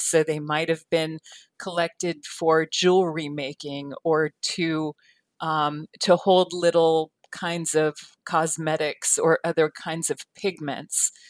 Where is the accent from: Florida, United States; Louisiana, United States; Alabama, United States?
Florida, United States; also born or lived in California; Well, my idea, I was born in Florida. I do come from Florida. I grew up in both Florida and California